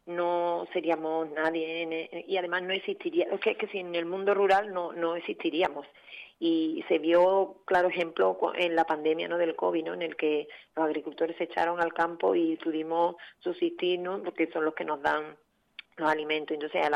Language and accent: Spanish; Seville, Andalusia, Spain; Yo vengo del mundo urbano porque soy sevillana, me he criado en un barrio de Sevilla